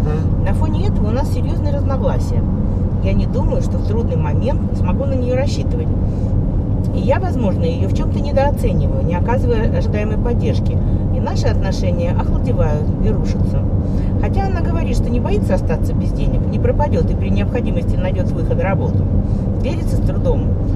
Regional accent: Moscow, Russia; И из Москвы, да.

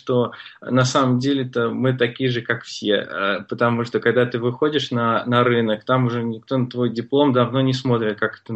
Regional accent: Orekhovo-Zuyevo, Moscow Oblast, Russia; ну, я из Подмосковья, там есть такое Орехово-Зуево.

